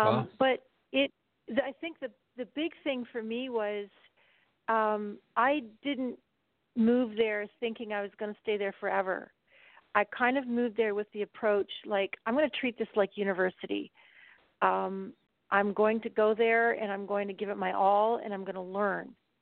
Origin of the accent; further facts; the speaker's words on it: Canada; hi, I'm from Canada